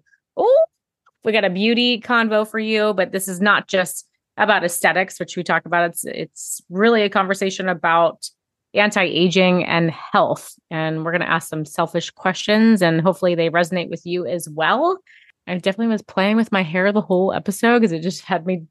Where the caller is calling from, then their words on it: New York City, New York, United States; I am tuning in from New York City today